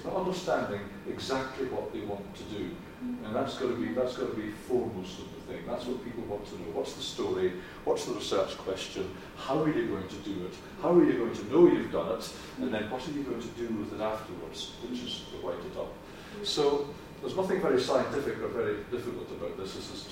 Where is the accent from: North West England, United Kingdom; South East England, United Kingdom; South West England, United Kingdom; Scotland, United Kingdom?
Scotland, United Kingdom; I speak English, but I come from Scotland, top of England, or top of the UK, above England